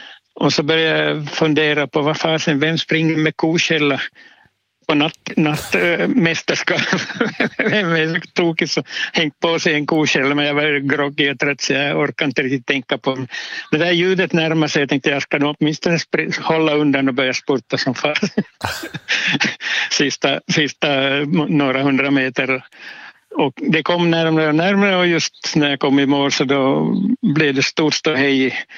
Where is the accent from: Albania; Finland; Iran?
Finland; now in Sweden; jag kommer från Finland från början och kommer på senare år flytta över hit och fortsätta som orienterare här så mycket jag kan.